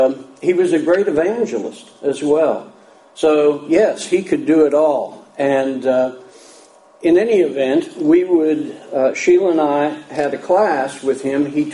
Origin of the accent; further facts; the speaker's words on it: Pennsylvania, United States; She came up from Florida and I came south from Pennsylvania.